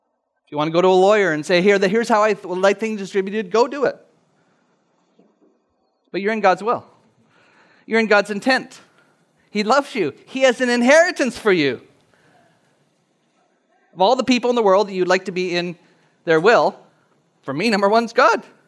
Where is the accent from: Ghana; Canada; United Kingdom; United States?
United Kingdom; Scotland; I'm from Scotland.